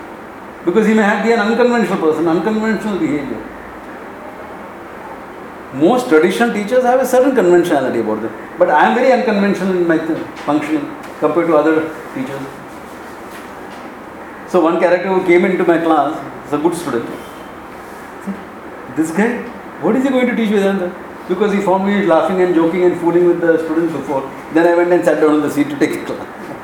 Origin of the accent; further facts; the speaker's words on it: Mumbai, Maharashtra, India; growing up in Bombay, things are so crazy. That also in the 60s.